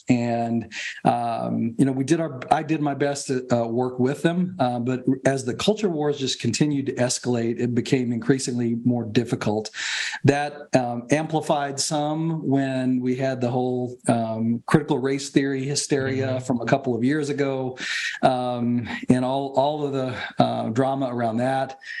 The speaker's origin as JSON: {"language": "English", "region": "Kentucky", "country": "United States", "tie": "born or raised there", "said": "I grew up in Kentucky. This is my home state, so I have loved it."}